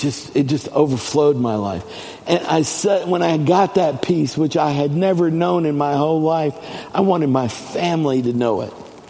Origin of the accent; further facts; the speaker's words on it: United States; I'm an American. I too suffer from that here in my country, but I do not want to give that up.